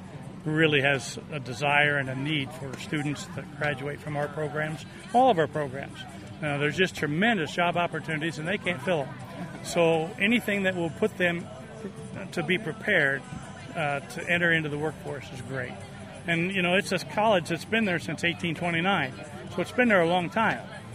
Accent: Cambridge, Illinois, United States; Growing up in Cambridge, Illinois, but now at Illinois College in Jacksonville.

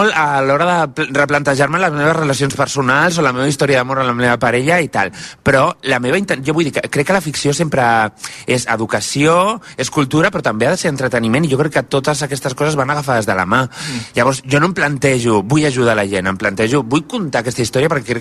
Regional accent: Cerdanyola del Vallès, Catalonia, Spain; I ara fixa't que aniré a Cerdanyola, que és el meu poble, aniré a fer el pregó de festes

